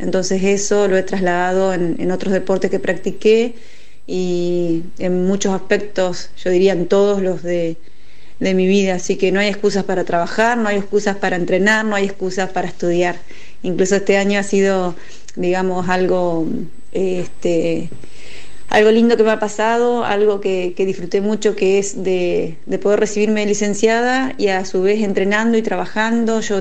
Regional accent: Concordia, Entre Ríos, Argentina; soy de Concordia, Entre Ríos. Tengo 48 años, soy madre de dos hijos

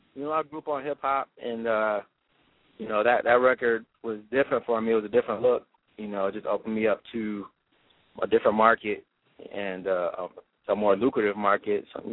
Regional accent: Lansing, Michigan, United States; now in Atlanta, United States; I'm from Lansing, Michigan.

